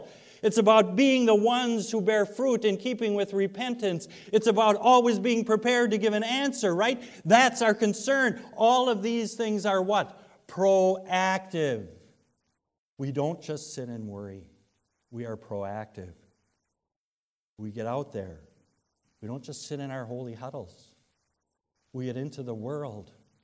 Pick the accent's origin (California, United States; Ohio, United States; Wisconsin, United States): Wisconsin, United States; Sheboygan; For example, I'm from Sheboygan, so let's use the Sheboygan Police Department as an example, okay?